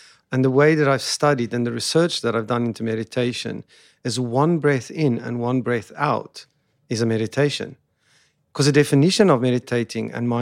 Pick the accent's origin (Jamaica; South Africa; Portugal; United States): South Africa; I come from South Africa.